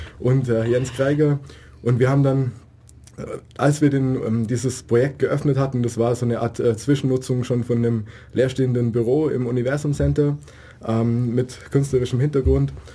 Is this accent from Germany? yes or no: yes; Baden-Württemberg, Germany; Nee, ich komme ursprünglich von hier aus der Gegend und war dann aber lange weg zum Studieren und bin jetzt eben seit knapp 2 Jahren wieder